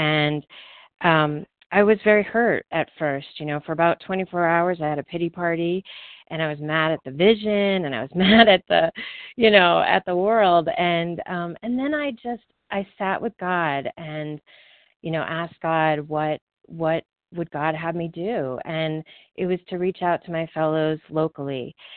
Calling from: Colorado, United States; I am calling from Colorado, gratefully recovering compulsive overeater

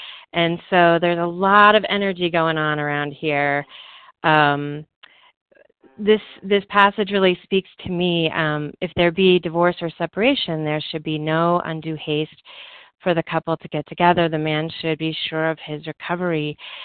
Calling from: Colorado, United States; I am calling from Colorado, gratefully recovering compulsive overeater

